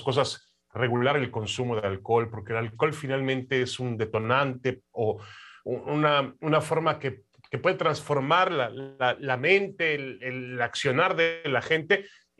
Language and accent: Spanish; Mexico